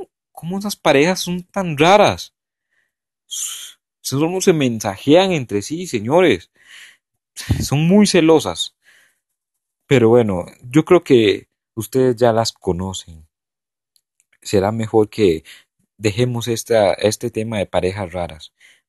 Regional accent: Costa Rica; Sí, y yo soy tico, pero no sé por qué dije hermanos.

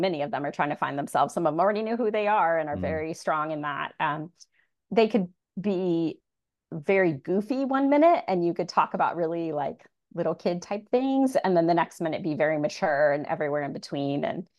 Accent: Midwest, United States; now in California, United States; And I came from the Midwest and I had many of the arts disciplines all throughout my K-12 experience

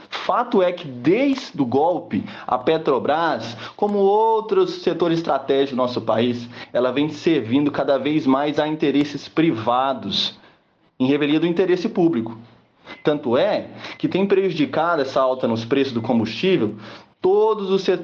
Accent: Uberaba, Minas Gerais, Brazil; born there; atualmente sou servidor na Secretaria de Desenvolvimento Social aqui de Uberaba, cidade onde eu nasci.

